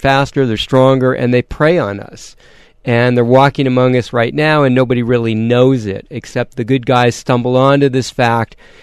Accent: Michigan, United States; now in Arizona, United States; No, actually, well, we're actually from Michigan, like most people in Arizona.

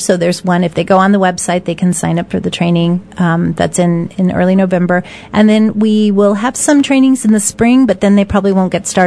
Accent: Miami, Florida, United States; now in Tucson, United States; Originally. I'm from Miami, Florida.

